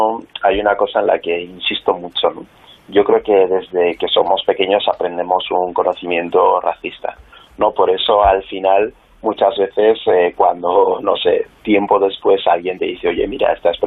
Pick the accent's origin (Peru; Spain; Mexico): Spain; Huesca, Aragon; born there; ni siquiera hace falta que seas migrante con ser una persona negra, como es mi caso, ya que yo nací en Huesca